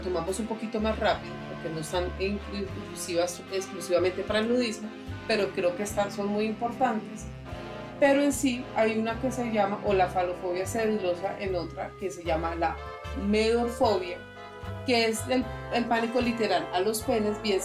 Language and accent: Spanish; Bogotá, Colombia; yo soy Rola, nacidita y criada acá, o sea, siempre he estado en medio de esta multitud de gente.